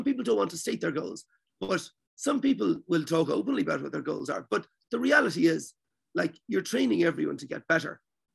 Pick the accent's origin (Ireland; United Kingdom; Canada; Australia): Ireland; now in United States; growing up in Ireland, we were used to the situation of every 4 years, the Olympics